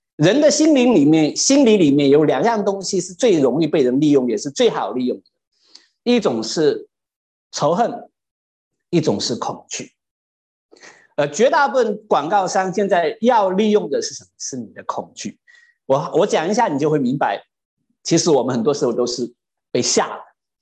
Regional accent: China; 换句话来说，我们中国人讲说，人无远忧，人无远虑，必有什么？

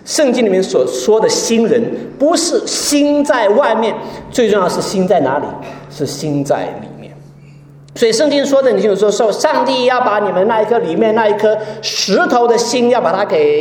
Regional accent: China; 我们中国人过任何节都是要吃饭的

